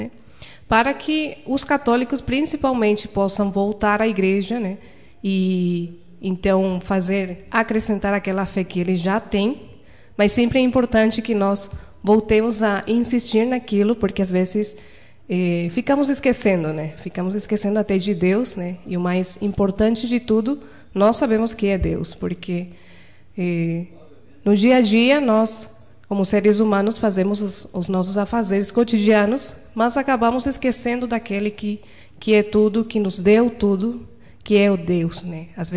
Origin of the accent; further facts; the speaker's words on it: Paraguay; accent: Spanish; Portuguese is a second language; Então todos somos paraguaios, as irmãs e os irmãos somos paraguaios, então... Às vezes vai se notar o sotaque, né, de espanhol, né?